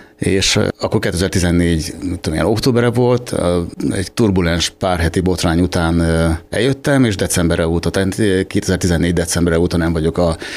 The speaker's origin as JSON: {"language": "Hungarian", "region": "Budapest", "country": "Hungary", "tie": "born or raised there", "moved": "as an adult", "said": "hogy a budai várba születtem, és ott laktam 20 éves koromig, és hát nagy váltásnak tűnt nyilván."}